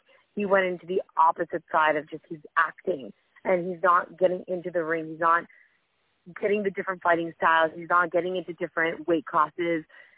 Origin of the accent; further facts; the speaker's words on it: Canada; as a Canadian, as a GSP former fan of him in the ring